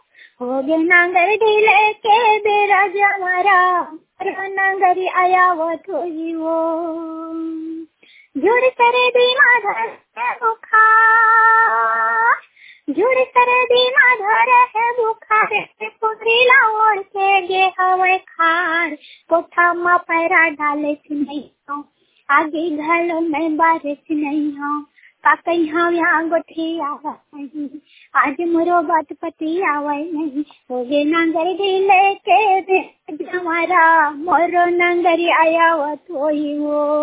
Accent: Chhattisgarh, India; मैं खरगड़ा गुजरात छत्तीसगढ़ से हूँ।

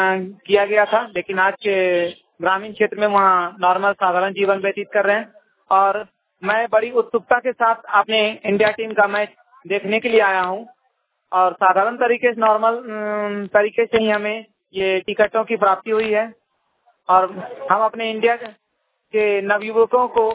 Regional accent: Bihar, India; मैं बिहार से आया हूँ और मैं एक बहुत छोटे से गांव गड़िया टाउन जो कि धरारा डिस्ट्रिक्ट में पड़ते हैं, जिसे नेक्सलाइट क्षेत्र से भी प्रतिबंधित किया गया था

